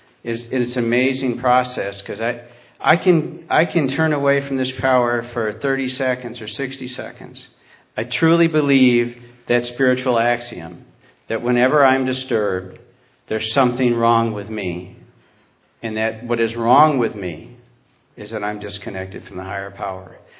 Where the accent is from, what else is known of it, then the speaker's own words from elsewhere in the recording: Warsaw, New York, United States; I grew up out in Warsaw, New York. Warsaw is a little town of about 3,500 people